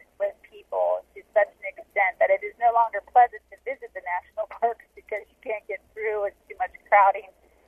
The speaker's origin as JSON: {"language": "English", "town": "Kanab", "region": "Utah", "country": "United States", "said": "I am from Kanab, Utah. So we live in the heart of the five national parks and have been for the last 15 years."}